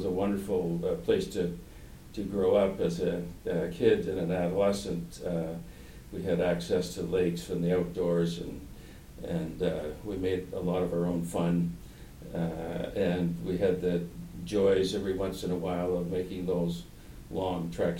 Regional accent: Thunder Bay, Ontario, Canada; moved away; I grew up in northwestern Ontario, actually. It's now known as Thunder Bay, Ontario.

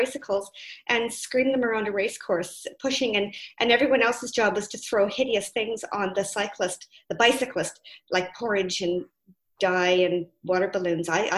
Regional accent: Ottawa, Ontario, Canada; I grew up in Ottawa, and I came out to Simon Fraser University to do a degree in economics in 1978, a long time ago.

